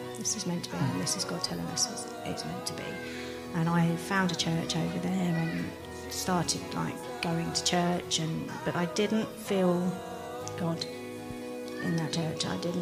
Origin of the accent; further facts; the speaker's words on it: Crawley, South East England, United Kingdom; Well, growing up, I grew up in Crawley, and my mum always had a faith, a very private faith, although non-practicing.